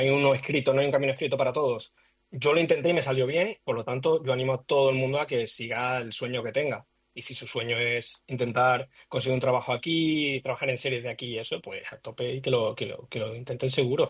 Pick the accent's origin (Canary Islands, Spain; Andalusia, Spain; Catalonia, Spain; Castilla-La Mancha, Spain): Andalusia, Spain; Seville; Yo soy sevillano también, claro.